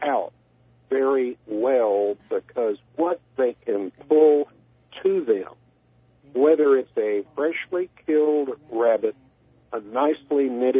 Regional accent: Tennessee, United States; Being born in Middle Tennessee, growing up in Eastern Tennessee, a lot of what that fine gentleman was speaking about rings ever so true.

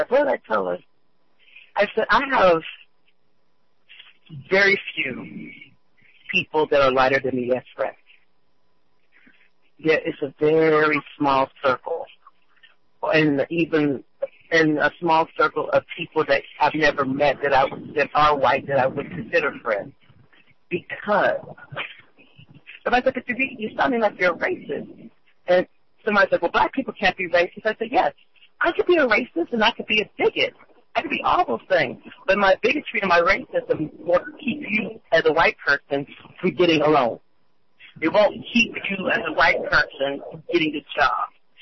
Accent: United States; I'm an American through and through.

